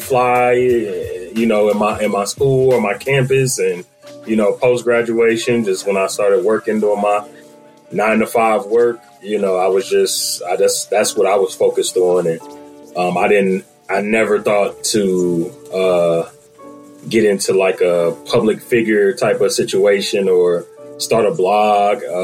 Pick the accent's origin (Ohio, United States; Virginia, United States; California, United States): Ohio, United States; Dayton; And I come from a single parent household. I'm from Dayton, Ohio originally